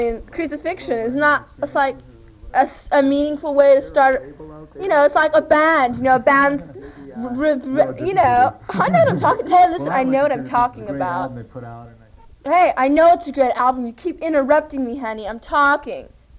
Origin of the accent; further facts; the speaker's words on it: California, United States; Hey, I'm from California, and I get right to the point.